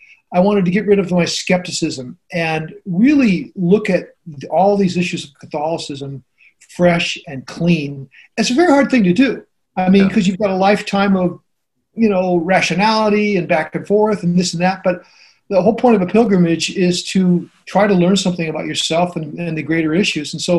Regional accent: Spokane, Washington, United States; And, you know, and the town where I grew up in Spokane, Washington, is a red city and fairly conservative.

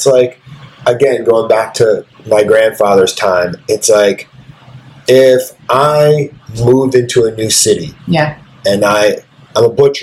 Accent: New York, United States; oh, you're from New York, I'm from New York too

